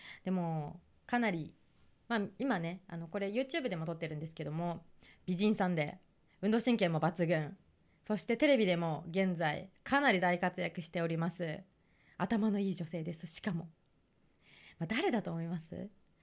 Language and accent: Japanese; Sapporo, Hokkaido, Japan; 平成生まれで北海道札幌市出身です。